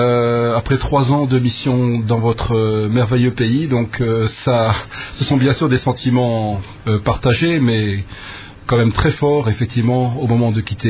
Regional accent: France; Je suis française, je suis un général français

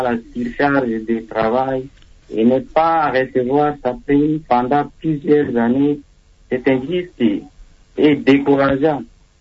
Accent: DR Congo; en tant qu'un futur infirmier et en tant que Congolais, je soutiens totalement les vindicateurs des médecins

